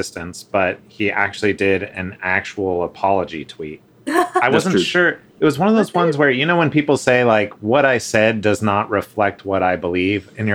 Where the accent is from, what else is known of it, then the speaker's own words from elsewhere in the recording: California, United States; You know, I grew up in the East Bay, and when it got too hot, we would go through the tunnel to go over to San Francisco